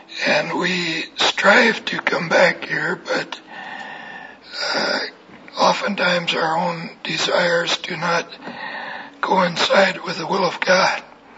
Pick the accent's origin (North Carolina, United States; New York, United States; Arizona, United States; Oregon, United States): Oregon, United States; Salem; That's just north of California. And Salem is my hometown. I was born there many years ago.